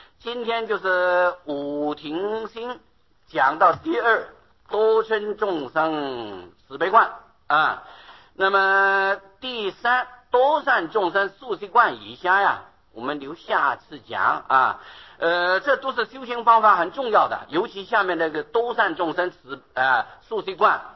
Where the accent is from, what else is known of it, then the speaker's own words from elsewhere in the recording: China; 所以我们中国人从前不讲卫生啊，不干不净吃了没病啊